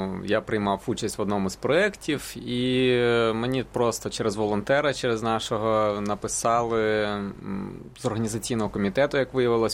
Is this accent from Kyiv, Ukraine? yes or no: yes; Kyiv, Ukraine; я був на навчанні, коли проводилось в Києві, в моєму рідному місті.